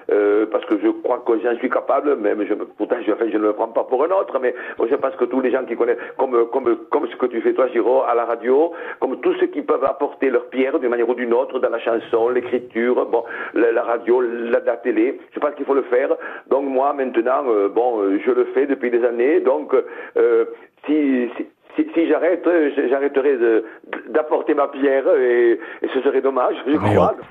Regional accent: Occitanie, France; moved away as an adult; quand je suis arrivé de l'Aveyron, il y a 40 ans maintenant, un peu plus, j'ai découvert l'histoire de l'Aveyron.

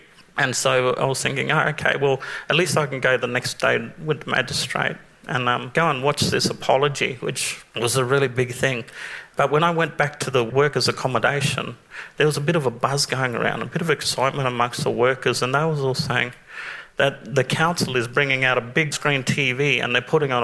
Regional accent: Darwin, Northern Territory, Australia; although we grew up in Darwin, we knew what it was like to be Larrakia.

